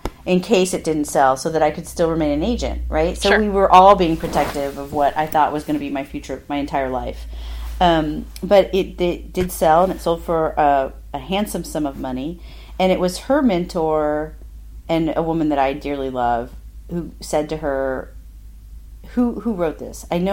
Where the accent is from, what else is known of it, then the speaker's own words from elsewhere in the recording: Midwest, United States; Because, you know, I'd always written, but I grew up in the Midwest, and people didn't become writers.